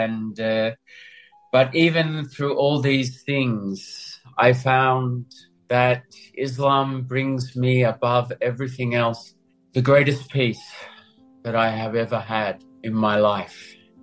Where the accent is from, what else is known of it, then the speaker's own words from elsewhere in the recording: Australia; I'm not quite sure where I call home, but I will always call Australia home. But Afghanistan is my Islamic home. It is the country that I accepted Islam